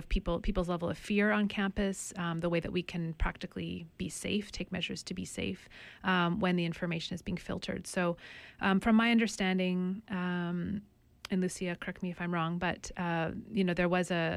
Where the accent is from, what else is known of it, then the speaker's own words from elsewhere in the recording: Victoria, British Columbia, Canada; I'm also of Ukrainian and English ancestry on my mom's side, and I grew up on the Kwangan territories in Victoria, BC. I just moved here last year